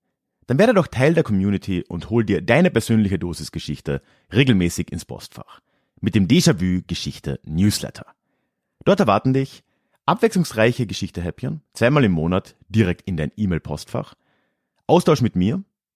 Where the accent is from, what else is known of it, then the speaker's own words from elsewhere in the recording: Carinthia, Austria; und sprechen dann über meine Heimatregion Kärnten und was sich damals so abgespielt hat.